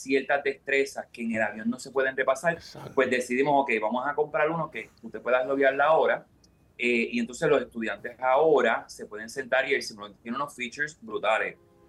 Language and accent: Spanish; Puerto Rico; Siendo boricua, habíamos comprado uno de esos televisores anchos